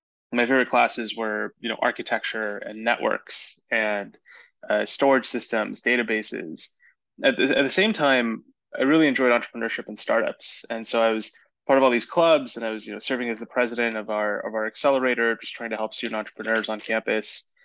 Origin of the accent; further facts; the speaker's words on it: California, United States; Yeah, so I grew up in the Bay Area, just south of San Francisco